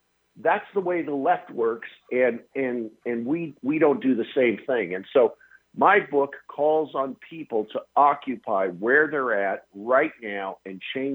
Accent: Seattle, Washington, United States; moved away as an adult; So I'm originally from Seattle. I hopped in my car and I drove to Washington, D.C. and I joined the Reagan administration.

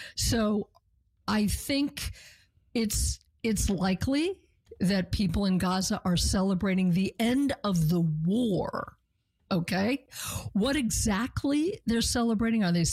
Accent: United States; You know, I'm an American Jew.

